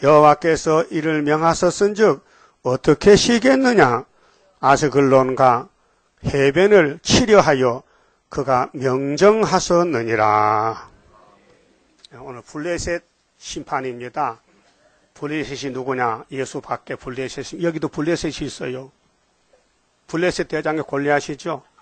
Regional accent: Gyeongsang, South Korea; accent: Gyeongsang dialect; 내가 경상도 사나이인데 경상도 사투리 막 하잖아요.

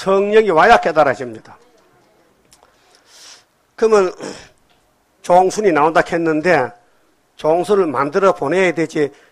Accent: Gyeongsang, South Korea; 난 경상도 고향이라니까요.

